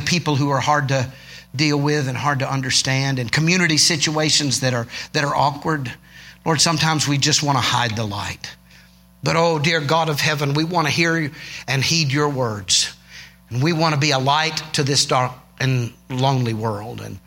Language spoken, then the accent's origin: English; Georgia, United States; I grew up in Georgia, and my grandparents were farmers.